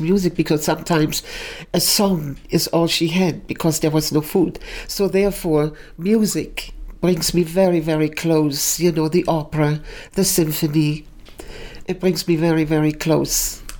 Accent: Berlin, Germany; English is a second language; Well, you know, I am from Berlin.

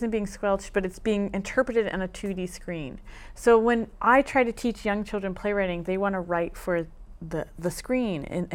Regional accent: Pennsylvania, United States; All over the world, actually. But I am from South Central, Pennsylvania.

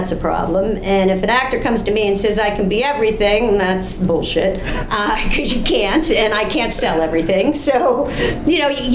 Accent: Wexford, Pennsylvania, United States; Farm girl, yeah, used to bale hay.

